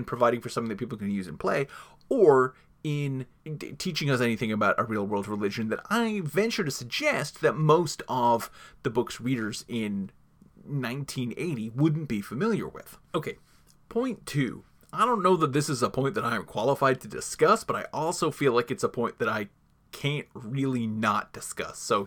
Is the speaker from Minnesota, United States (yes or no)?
no; California, United States; I am from California, and there were way more kids in my school that came from China or Japan or Korea or Vietnam